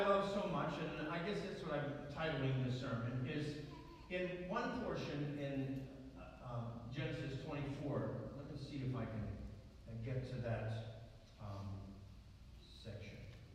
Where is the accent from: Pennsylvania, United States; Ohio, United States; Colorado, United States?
Pennsylvania, United States; Altoona; now in New York, United States; when I first came to New York by the family doctor that I grew up under back in my hometown of Altoona.